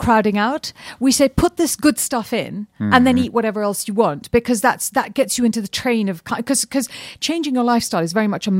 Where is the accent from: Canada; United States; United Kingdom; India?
India; And I'd say, yeah, I'm Indian.